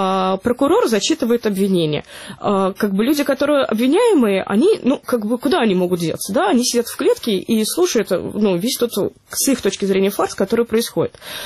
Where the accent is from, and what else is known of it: Russia